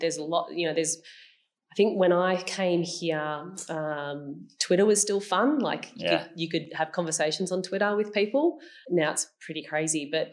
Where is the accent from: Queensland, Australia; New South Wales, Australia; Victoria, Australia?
New South Wales, Australia; Sydney; now in Newcastle, Australia; I'm from Sydney originally